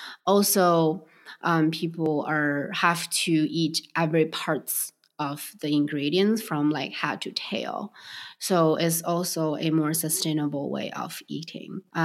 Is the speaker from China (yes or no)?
yes; Beijing, China; So I grew up in Beijing.